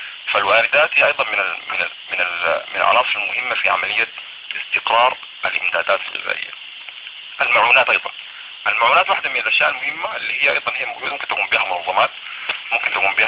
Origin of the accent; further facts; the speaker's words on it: Sudan; الإنتاج الزراعي النباتي عندنا في السودان